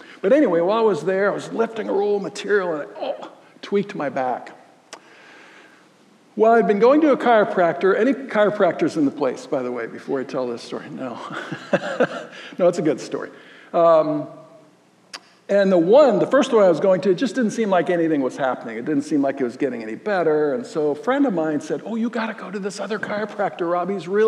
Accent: Florida, United States; I grew up in Florida, in southern Florida, we always got into trouble, and we said it because there was nothing to do.

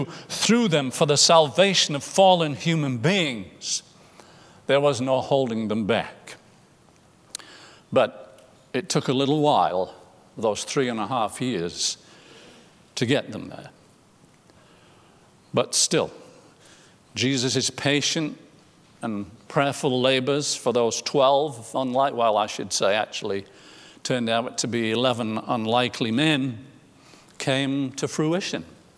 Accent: England, United Kingdom; I grew up in England, and I'm familiar with some of the political parties there.

